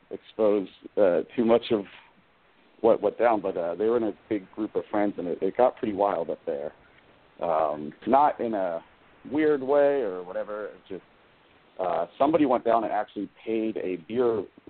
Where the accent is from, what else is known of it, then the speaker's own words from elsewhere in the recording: Philadelphia, Pennsylvania, United States; I'm actually originally from Philly.